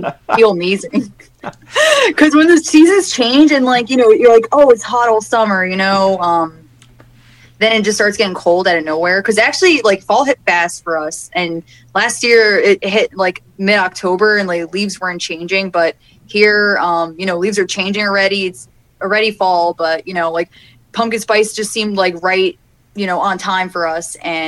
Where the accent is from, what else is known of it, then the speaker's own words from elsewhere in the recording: New Jersey, United States; So I'm from North Jersey, right outside of New York City.